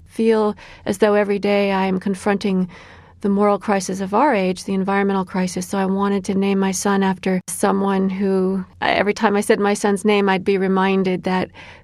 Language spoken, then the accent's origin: English; Illinois, United States; My son Elijah is named after a 19th century abolitionist from my home state of Illinois